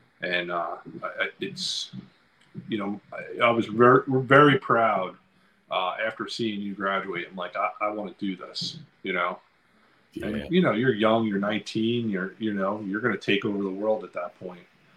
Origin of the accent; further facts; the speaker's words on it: Lacey, Washington, United States; We grew up in Lacey, which is not a very cultural diverse town.